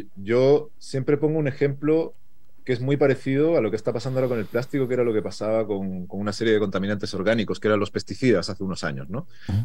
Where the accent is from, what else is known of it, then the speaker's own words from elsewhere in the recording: Spain; No es porque yo sea de España